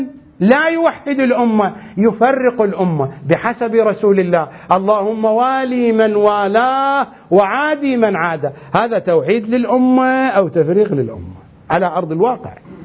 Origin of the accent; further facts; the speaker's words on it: Iraq; تأسست الأحزاب الشيعية عندنا في العراق سنة 58-59